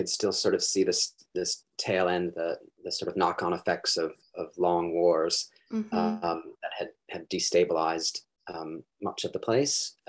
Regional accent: Chicago, Illinois, United States; moved away as an adult; also born or lived in Colorado; now in Auckland, New Zealand; So I was born in Chicago and stayed in Chicago through high school and eventually went to the University of Colorado for my undergraduate

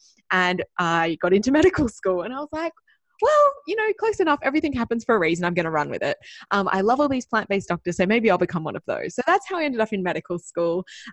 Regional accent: Perth, Western Australia, Australia; especially not where I was growing up in Perth, Western Australia.

